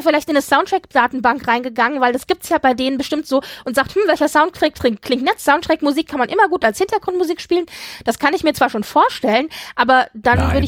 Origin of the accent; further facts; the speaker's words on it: Sweden; ich bin ja Schwedin